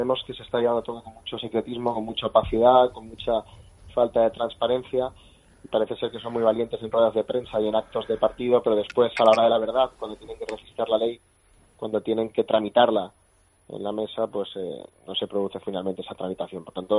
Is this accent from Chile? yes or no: no; Catalonia, Spain; mayoría de catalanes los que le dijimos al señor Puigdemont y al señor Junqueras que queremos seguir siendo catalanes, por supuesto, españoles y europeos.